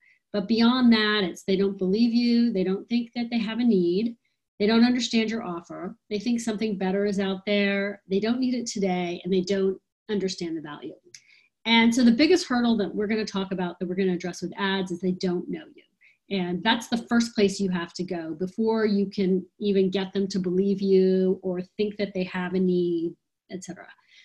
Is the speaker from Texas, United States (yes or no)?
yes; Texas, United States; now in San Francisco, United States; I live in San Francisco, though I grew up in Texas.